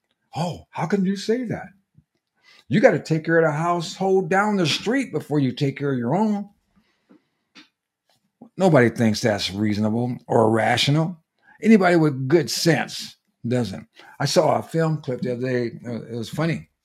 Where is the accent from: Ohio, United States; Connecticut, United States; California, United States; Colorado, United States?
California, United States; moved away; You know, my former home, well, my home state, I no longer live there, California